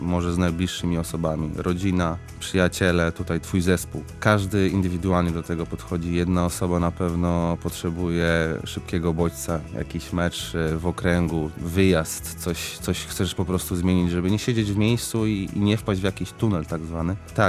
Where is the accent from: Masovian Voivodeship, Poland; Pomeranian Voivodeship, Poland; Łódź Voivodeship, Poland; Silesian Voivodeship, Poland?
Pomeranian Voivodeship, Poland; my jesteśmy tutaj z Pomorza, z północy, więc mamy